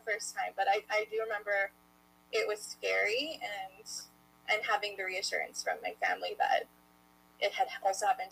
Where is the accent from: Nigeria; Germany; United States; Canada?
Canada; Saskatchewan; I'm from Canada, Saskatchewan specifically